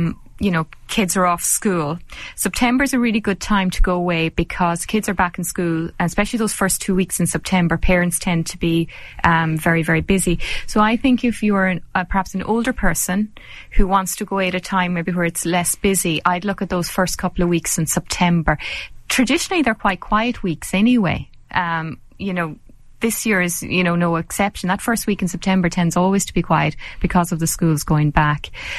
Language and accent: English; Ireland; And we're Irish people, we're used to doing that, so all of this is so foreign to us.